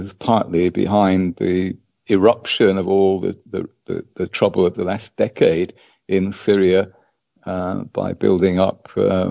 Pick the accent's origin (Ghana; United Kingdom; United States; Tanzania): United Kingdom; North West England; I grew up in Cheshire.